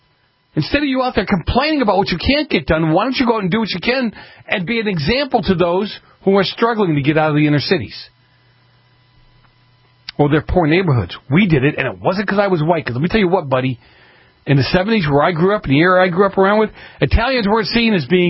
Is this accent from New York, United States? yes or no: no; Massachusetts, United States; now in California, United States; I grew up in Massachusetts. I know lots of areas of Cambridge, but they probably changed over the last 25 to 30 years that I've been here in California.